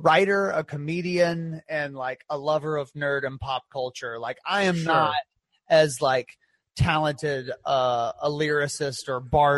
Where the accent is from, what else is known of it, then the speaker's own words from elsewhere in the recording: Macon, Georgia, United States; but I'm from the South.